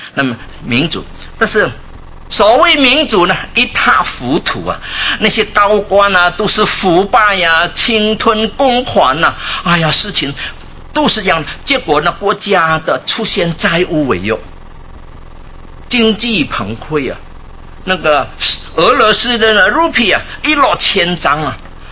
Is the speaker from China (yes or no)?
no; Indonesia; 在亚洲的东南亚，我是从印尼过来的